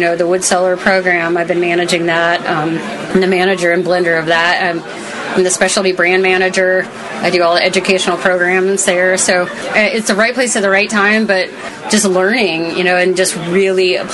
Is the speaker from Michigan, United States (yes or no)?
no; Fort Collins, Colorado, United States; I am from Fort Collins, Colorado